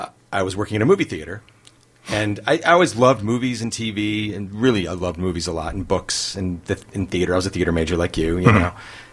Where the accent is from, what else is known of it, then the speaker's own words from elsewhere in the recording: Midwest, United States; I didn't, you know, I grew up in the Midwest.